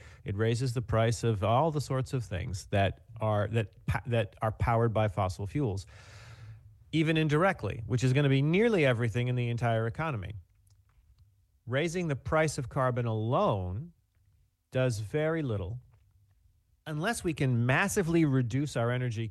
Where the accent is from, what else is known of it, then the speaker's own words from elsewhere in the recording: United States; I'm American as a citizen, but I did live in Canada for a time, a year and a half.